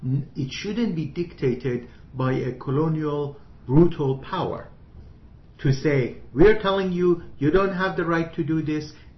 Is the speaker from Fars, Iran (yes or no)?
no; Natanz, Isfahan, Iran; my hometown of Natanz, Iran